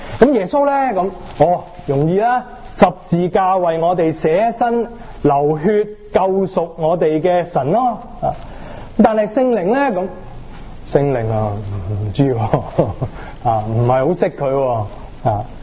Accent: China; 我们中国人来的嘛，我们是翘埋双手安安静静坐在这里，很有秩序的嘛

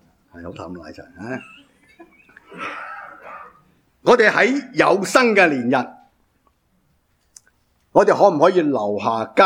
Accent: Guangdong, China; 我哋廣東人真係啲音靚啲嘅。

